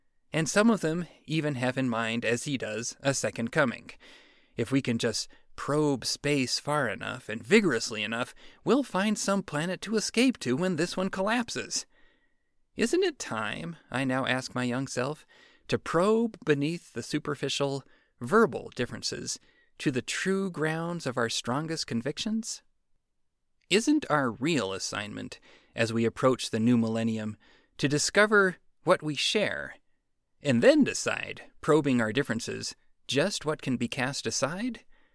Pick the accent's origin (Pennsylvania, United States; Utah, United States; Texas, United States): Utah, United States; American Fork; I remember feeling scared to walk too close to the one non-Mormon church in my hometown, American Fork, Utah.